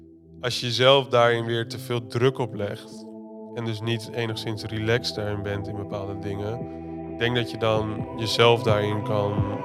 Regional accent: Zeewolde, Flevoland, Netherlands; ik ben opgegroeid in Zeewolde, klein dorpje in Flevoland. En vanuit daaruit, basisschooltijd daar gehad.

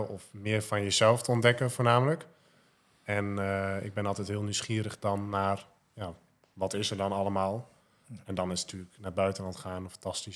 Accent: Hoogeveen, Drenthe, Netherlands; na die 2 maanden ben ik dus weer naar Nederland gegaan. Weer terug naar waar ik vandaan kom. Hoogveen.

